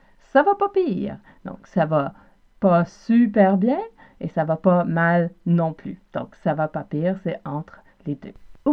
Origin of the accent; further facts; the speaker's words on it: Quebec, Canada; accent: Quebec; parce que je viens de la rive sud de Montréal, je ne peux pas vraiment considérer que mon accent représente l'ensemble des accents du pays.